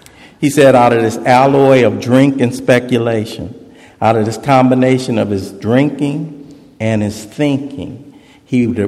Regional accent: United States; You know, I grew up at least in the States in the late 60s and early 70s.

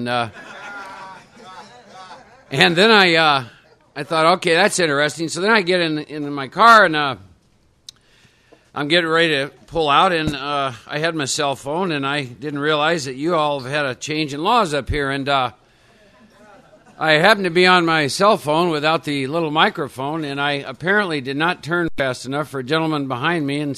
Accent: Iowa, United States; And I was born and raised in Iowa in the Midwest, and prior to ever coming to New York City, I had formulated some belief systems about you all.

